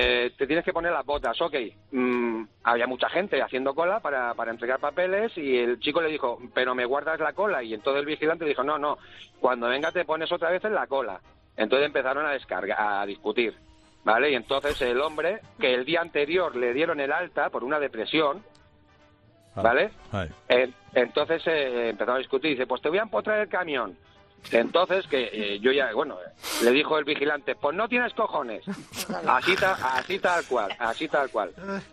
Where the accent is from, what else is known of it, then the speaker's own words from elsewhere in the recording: Cornellà de Llobregat, Catalonia, Spain; Yo estoy casi toda la semana fuera de casa y también soy de Cornellá